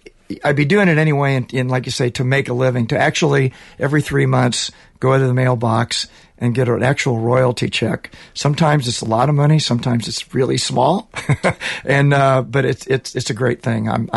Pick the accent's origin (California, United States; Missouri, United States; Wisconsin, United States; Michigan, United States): Missouri, United States; Kansas City; I grew up in Kansas City, Missouri. Just your basic Midwestern kid that picked up a guitar when he was 14 years old listening